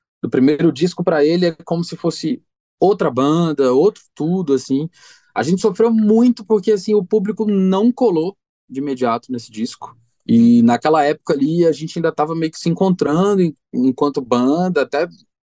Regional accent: Salvador, Bahia, Brazil; accent: Baiano; now in São Paulo, Brazil; moro em São Paulo há 11 anos, então, quando eu chego em Salvador, as pessoas dizem até que eu perdi o sotaque de baiano. Mas quando eu chego aqui, os paulistas dizem que o meu sotaque parece pernambucano

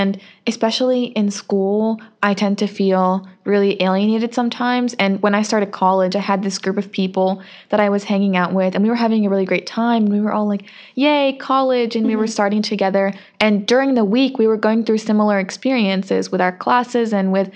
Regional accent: United States; But then we were both born and raised in the United States, obviously a non-Muslim country.

